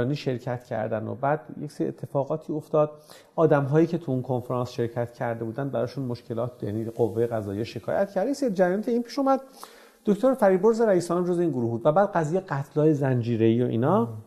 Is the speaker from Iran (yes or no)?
yes; Tehran, Tehran Province, Iran; از تهران اومدم، یه چنین محصولی تولید کردیم